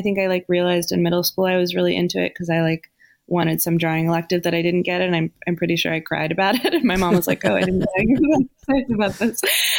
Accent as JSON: {"language": "English", "town": "Los Angeles", "region": "California", "country": "United States", "tie": "born or raised there", "said": "I grew up in the Valley."}